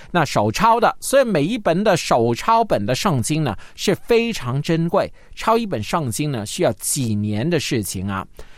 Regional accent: China; 相信呢我们都听说过第一个活字印刷，就是我们中国人毕生来发明的

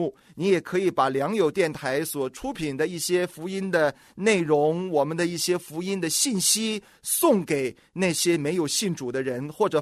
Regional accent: China; 而我们中国人呢，对我们中国人来讲呢，吃饭是很重要的。

